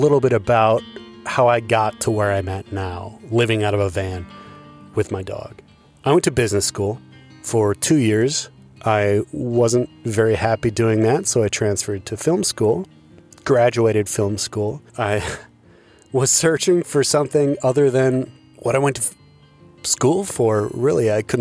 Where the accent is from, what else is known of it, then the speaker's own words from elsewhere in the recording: Iowa, United States; I grew up in Iowa, notoriously referred to by many people as flyover country.